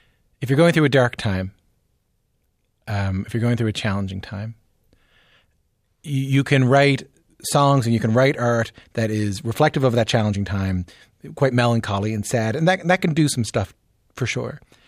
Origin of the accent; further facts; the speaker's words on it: Canada; I think actually still very proud as a Canadian